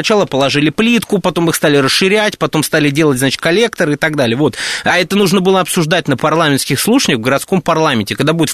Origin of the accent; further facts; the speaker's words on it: Moscow, Russia; born there; я тоже родился в Москве 30 лет назад в роддоме номер 10